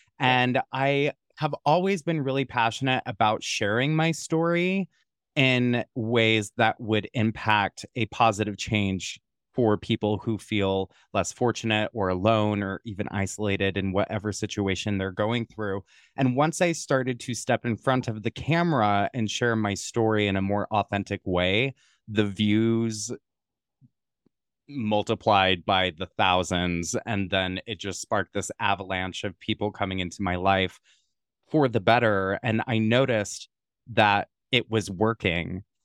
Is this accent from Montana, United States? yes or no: yes; Montana, United States; I started out as a at-risk youth growing up in Montana